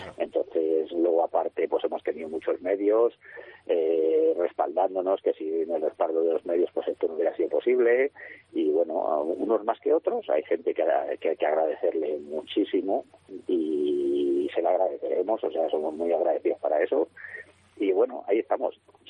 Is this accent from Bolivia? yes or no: no; Castejón, Navarre, Spain; mi pueblo es Castejón, no es Mandallona.